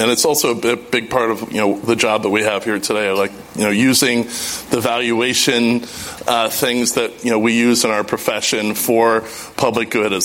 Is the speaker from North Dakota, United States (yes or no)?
no; Chicago, Illinois, United States; And what we grew up in Hyde Park was really at the leading edge of making us an integrated, racially tolerant city